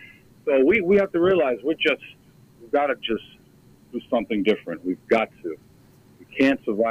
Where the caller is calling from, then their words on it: New York, United States; Good afternoon. I'm in Nassau County.